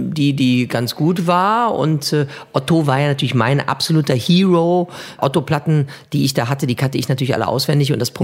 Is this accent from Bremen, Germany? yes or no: no; Porz, North Rhine-Westphalia, Germany; Und ich sage, ich bin Porzer, wenn mich jemand fragt, nicht Kölner.